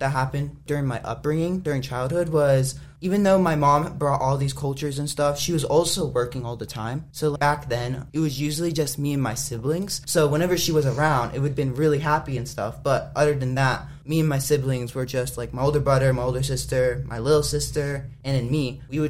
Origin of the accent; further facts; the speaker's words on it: Charlottesville, Virginia, United States; So I grew up here in Virginia. I was born down in Charlottesville, and I've been here my entire life.